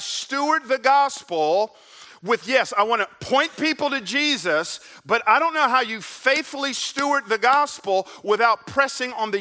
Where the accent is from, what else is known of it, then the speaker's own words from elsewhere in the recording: Memphis, Tennessee, United States; I grew up in Memphis, and in my 43 years, it's the first time I've ever been to a white person's home.